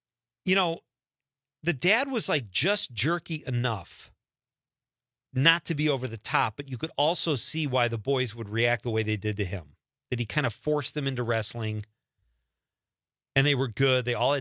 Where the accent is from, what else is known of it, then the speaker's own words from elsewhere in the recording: Marinette, Wisconsin, United States; There is a Bigfoot convention in my hometown of Marinette, Wisconsin.